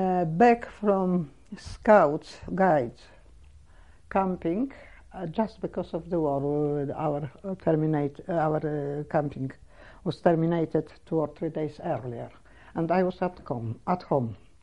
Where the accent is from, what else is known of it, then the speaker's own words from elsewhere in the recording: Sarny, Poland; born there; English is a second language; I was born in Sarny.